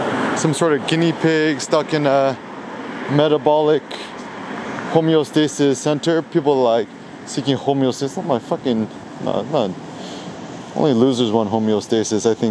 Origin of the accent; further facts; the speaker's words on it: Alameda, California, United States; now in Los Angeles, United States; my parents are from South Korea, they met in the States, I was born in the States.